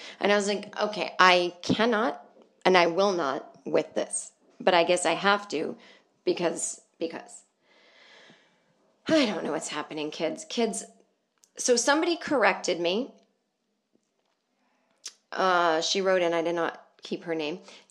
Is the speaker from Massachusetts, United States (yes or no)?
yes; Boston, Massachusetts, United States; The only place that I got a standing ovation, Boston, my hometown, 1,100-seat theater.